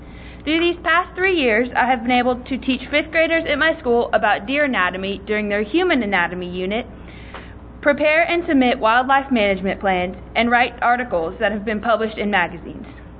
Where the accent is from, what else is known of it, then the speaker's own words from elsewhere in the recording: Boerne, Texas, United States; I'm from Bernie, Texas, and I'm a junior at the Geneva School of Bernie.